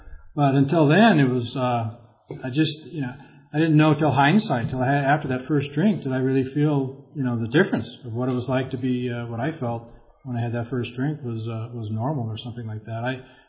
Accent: Irvine, California, United States; now in San Clemente, United States; I was from Irvine, and my wife and I just moved down here in June, so I am now … from San Clemente

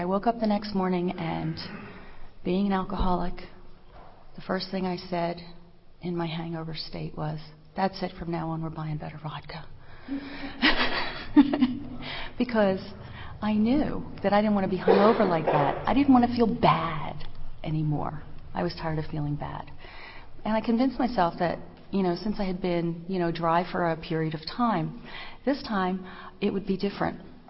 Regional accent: Pennsylvania, United States; also born or lived in New Jersey; I grew up in Pennsylvania, and after living in New Jersey for the bulk of my drinking career and my early sobriety, I moved back.

